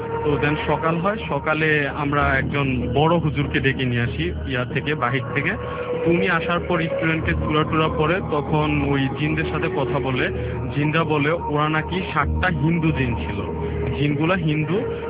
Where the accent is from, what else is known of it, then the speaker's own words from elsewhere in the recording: Comilla, Chittagong Division, Bangladesh; আমার গ্রামের বাড়ি কুমিল্লায়